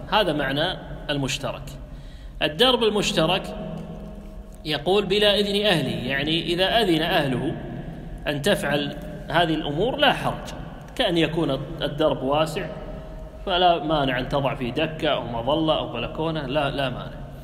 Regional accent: Kuwait; والروشن والروشنة حتى مستخدمة عندنا في الكويت في البيوت القديمة،

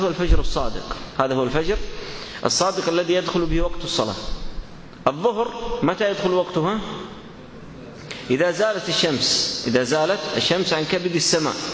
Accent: Saudi Arabia

